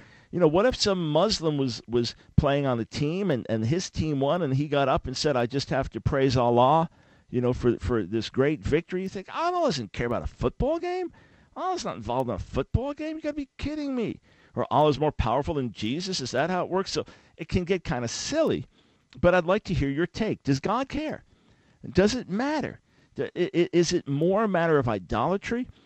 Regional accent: New York, United States; Well, little did I know that I'm a New Yorker.

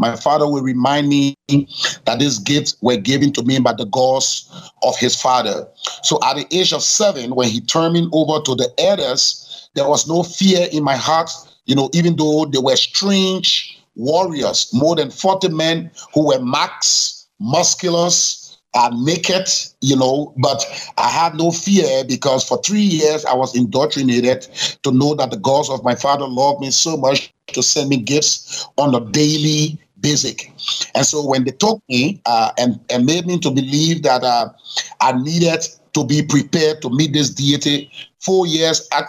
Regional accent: Liberia; Well, my father was supposed to be the priest from the Crown tribe. I am from the sect of the Crown tribe called Chukon.

